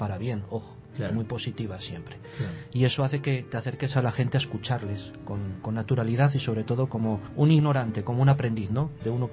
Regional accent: Basque Country, Spain; con los lugares de donde yo vengo. Fundamentalmente el País Vasco, ¿sí?

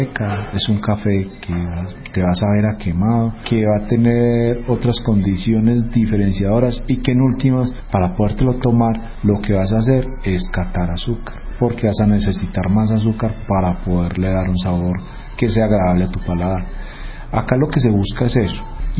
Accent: Colombia; sabemos que como buenos colombianos siempre nos han enseñado a tomar café de greca.

